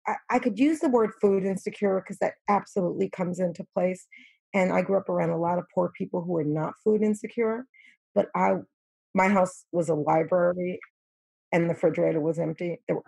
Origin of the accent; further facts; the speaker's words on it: New York, United States; I remember living in New York. I have my own apartment. I'm from New York.